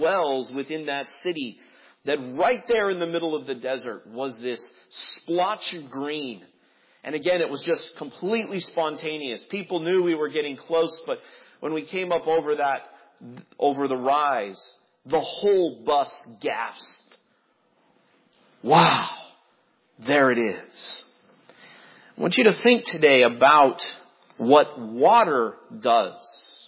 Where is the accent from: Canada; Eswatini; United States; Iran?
United States; Midwest; I, growing up in the Midwest, had never really had that kind of experience of, you know, a couple of hours driving in the bus, not seeing a single green thing.